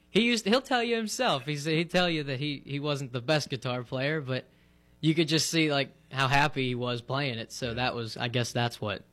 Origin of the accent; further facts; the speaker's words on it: Adrian, Pennsylvania, United States; I'm from Adrian, Pennsylvania, small town outside of Katanning.